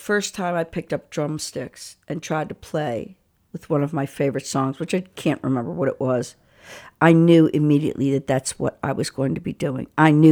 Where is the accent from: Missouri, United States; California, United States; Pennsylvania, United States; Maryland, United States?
Maryland, United States; Baltimore; I mean, I came from Baltimore on a mission, and I wanted to be a rock star